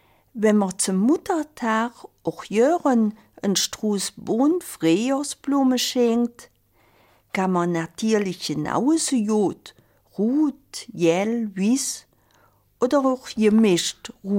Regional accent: Belgium; Und da sind wir Belgier ja ganz stark drin.

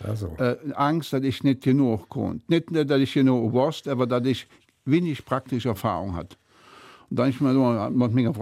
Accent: Medell, Wallonia, Belgium; 18 Jahre Medell gelebt. Und Medell aus, wenn ich das aus heutiger Sicht sehe, mein Daheim, das ist meine Heimat.

